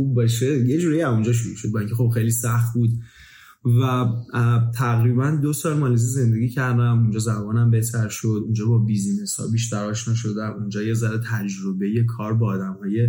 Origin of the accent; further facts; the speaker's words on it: Tehran, Tehran Province, Iran; now in Vancouver, Canada; بعد از اون رفتیم به محله دیگه ایت پاسران تهران، اونجا بزرگ شدم